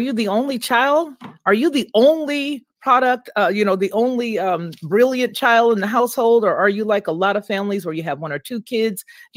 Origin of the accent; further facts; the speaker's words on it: California, United States; Those are my old stomping grounds, being that I was raised in California.